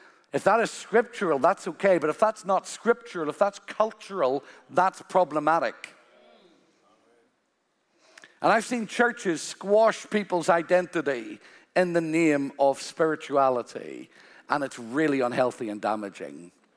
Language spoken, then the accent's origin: English; Ireland; No, I'm Irish, but I'm a redeemed man who loves to dance